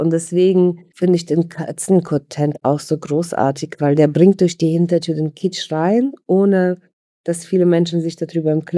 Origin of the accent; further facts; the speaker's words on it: Saint Petersburg, Russia; German is a second language; moved away; Ich bin in St. Petersburg groß geworden. Also ich habe meine Kindheit in St. Petersburg verbracht und ich bin in eine Akademikerfamilie reingeboren